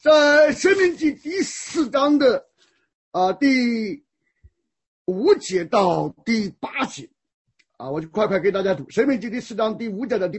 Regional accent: China; 我们中国人有的时候讲的神佑中华啊

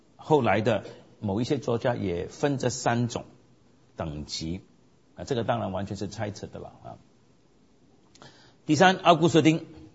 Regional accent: China; 那这个就很像我们中国人，就是说西方除了基督教以外也有其他的世俗的影响的。

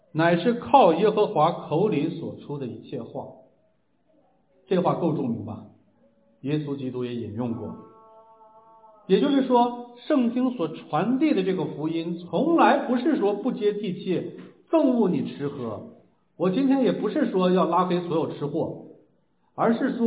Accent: Shanxi, China; 尤其是华北黄河流域的人，我老家那一块的，那是最最苦难深重的一群人

